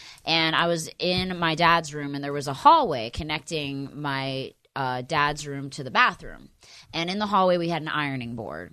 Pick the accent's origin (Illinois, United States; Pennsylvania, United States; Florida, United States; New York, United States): Pennsylvania, United States; I'm from Pennsylvania, for anyone that knows, outside of Philadelphia.